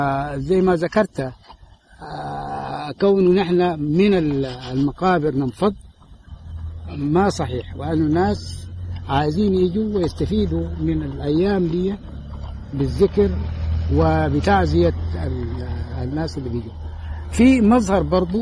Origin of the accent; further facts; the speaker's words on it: Sudan; التعزية اللي درجوا عليها النساء في عندنا في السودان